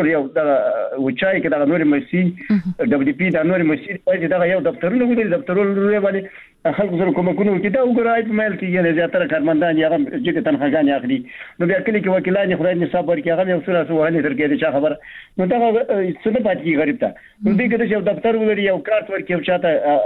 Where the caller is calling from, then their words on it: Baghlan, Afghanistan; بغلان مې تماس نیولې